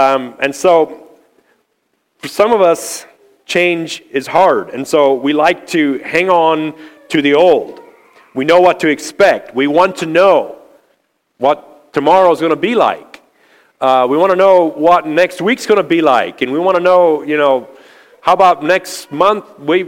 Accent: Canada; born there; I was born in Canada and I remember going back visiting my grandpa

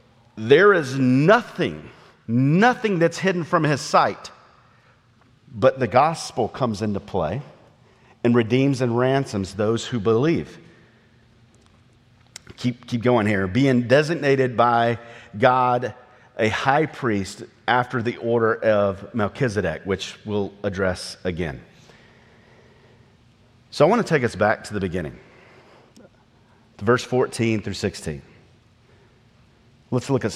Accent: the South, United States; because I am from the South and we talk like this normally

